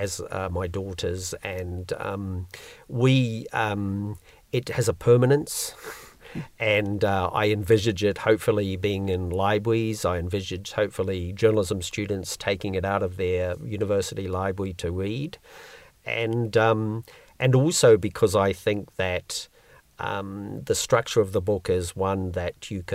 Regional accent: New Zealand; I'm a Kiwi, and this is every Kiwi's summer song from your childhood.

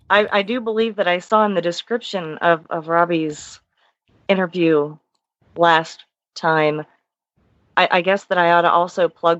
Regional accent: East Liverpool, Ohio, United States; But see, I'm actually from East Liverpool, Ohio.

